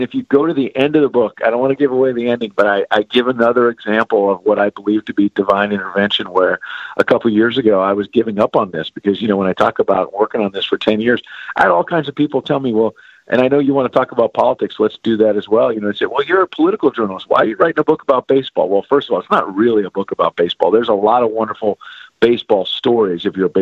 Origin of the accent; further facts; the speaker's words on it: New York City, New York, United States; And growing up in New York City, I can tell you, pigeons are these dirty birds.